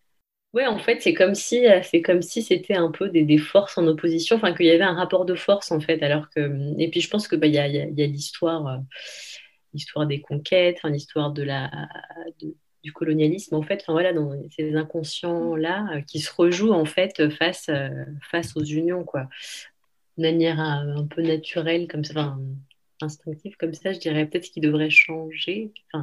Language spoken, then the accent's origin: French; France; born there; je suis née en France, donc déjà, enfin, je me sens aussi, enfin, autant française que tunisienne. Après, je vis en France, mes enfants vivent en France